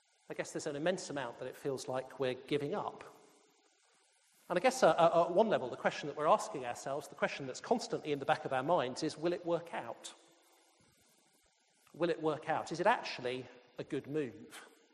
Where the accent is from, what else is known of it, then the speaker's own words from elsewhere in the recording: Birmingham, West Midlands, United Kingdom; I was actually born and brought up in Birmingham, so this is my sort of hometown.